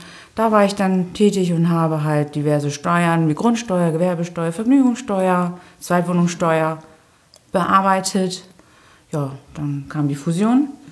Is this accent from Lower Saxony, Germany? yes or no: yes; Bad Bederkesa, Lower Saxony, Germany; Ich komme aus Bad Bederkesa, richtig.